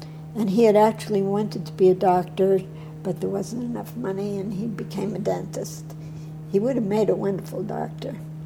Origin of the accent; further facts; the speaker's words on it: Brooklyn, New York, United States; born there; And I was born in Kings County Hospital, which is where we lived in Brooklyn.